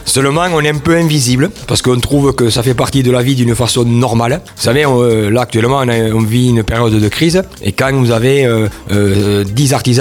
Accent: L'Isle-Jourdain, Occitanie, France; je suis de l'Île-Jourdain

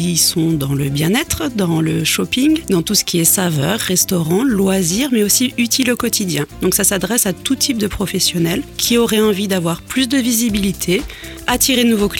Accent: Hauts-de-France, France; Donc, je suis originaire de Picardie

